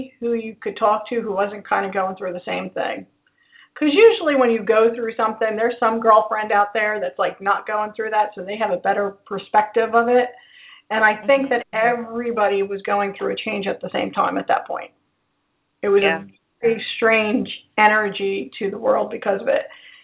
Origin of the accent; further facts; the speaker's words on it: New Jersey, United States; now in Louisville, United States; and I'm recording live in from Louisville, but I'm an East Coast girl, and I think your story, because I'm from North Jersey, but originally I'm from North Jersey and spent most of my childhood